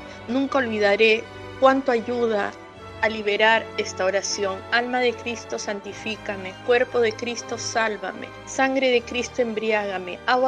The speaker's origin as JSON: {"language": "Spanish", "region": "Asunción", "country": "Paraguay", "said": "de Asunción"}